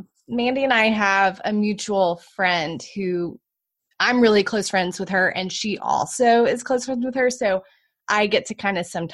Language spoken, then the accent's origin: English; Tyler, Texas, United States; Yay, which is where I'm from.